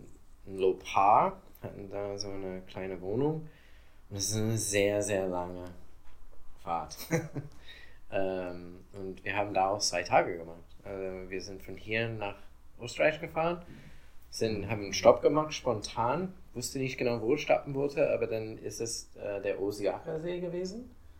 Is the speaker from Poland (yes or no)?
no; United States; German is a second language; Nein, also ich muss als Amerikaner, dass mein Kind oder meine Kinder meine Familie kennenlernen dürfte und kann, die muss fliegen